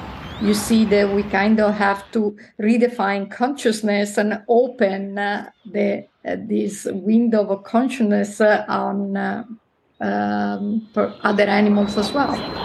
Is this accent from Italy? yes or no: yes; Verona, Veneto, Italy; born there; English is a second language; also born or lived in Rome / Milan; I'm actually not from Umbria. I was born in Verona, and it's northern Italy. And then due to the itinerant nature of my dad's job, we move a lot. So I live in different cities in northern Italy